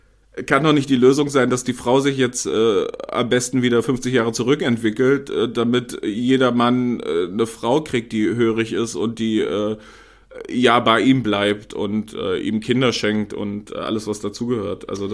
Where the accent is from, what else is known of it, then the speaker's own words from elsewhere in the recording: England, United Kingdom; German is a second language; Oh, wir sind so, wir sind halt aus England beide.